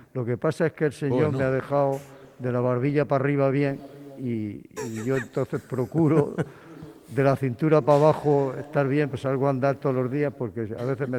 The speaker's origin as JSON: {"language": "Spanish", "town": "Puerto Lumbrera", "region": "Region of Murcia", "country": "Spain", "said": "Yo soy de Puerto Lumbrera y mi hermano se asustó y me dijo, vente aquí."}